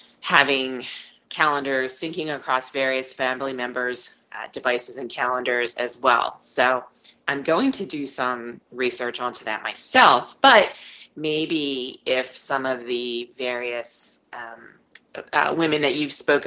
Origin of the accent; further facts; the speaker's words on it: Ellicott City, Maryland, United States; I'm from Ellicott City, Maryland, outside of Baltimore.